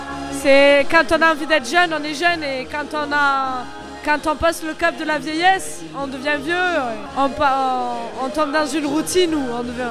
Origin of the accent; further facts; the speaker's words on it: Millau, Occitanie, France; accent: southern French; Je viens de Millau, en Aveyron.